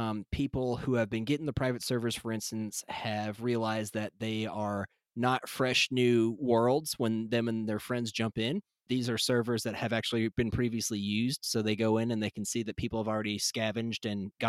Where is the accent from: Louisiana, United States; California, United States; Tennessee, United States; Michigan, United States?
Tennessee, United States; I'm from Tennessee, and Appalachia doesn't get a lot of positive representation in media.